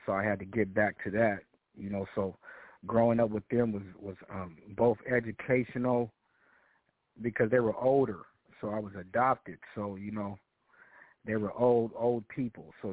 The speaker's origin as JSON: {"language": "English", "town": "Portland", "region": "Oregon", "country": "United States", "said": "Oh yeah, I'm from Portland, Oregon, America, with Nigerian roots. So I'm part Nigerian, part American."}